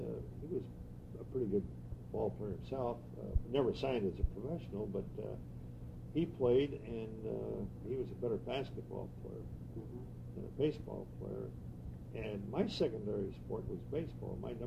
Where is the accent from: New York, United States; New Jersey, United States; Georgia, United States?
New York, United States; Buffalo; born there; I was born in Buffalo, New York, November 26, 1923.